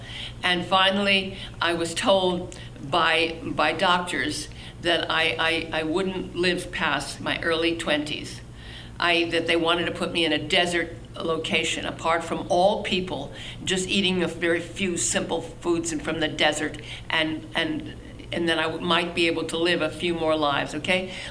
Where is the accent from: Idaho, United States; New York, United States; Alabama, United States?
New York, United States; I was brought up in Long Island, okay?